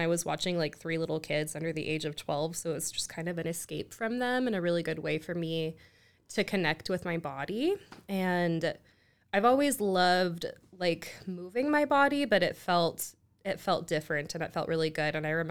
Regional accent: Utah, United States; I'm from here. I was born in Utah and I've lived here most of my life.

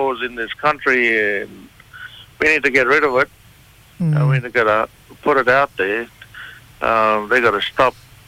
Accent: Queensland, Australia; Yeah, I'm from Zenith Kids, once known as Torres Strait.

